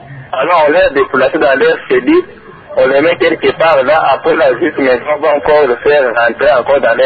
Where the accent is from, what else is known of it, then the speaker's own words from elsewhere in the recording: Kamina, Haut-Lomami, DR Congo; J'ai un cas que j'ai vécu ici, chez moi, à Kamina.